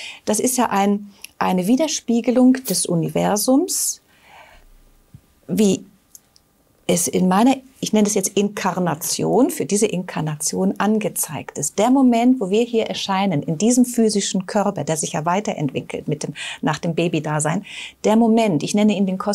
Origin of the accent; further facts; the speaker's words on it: Northern Germany, Germany; ich bin bei Kamai aufgewachsen in Norddeutschland